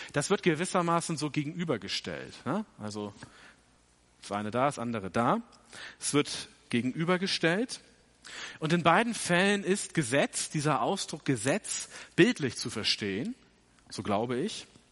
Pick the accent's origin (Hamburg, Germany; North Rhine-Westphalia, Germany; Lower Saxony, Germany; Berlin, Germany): Hamburg, Germany; Als Kind, da bin ich immer gerne in meiner Heimatstadt Hamburg in den ersten Wagen so der U-Bahn eingestiegen.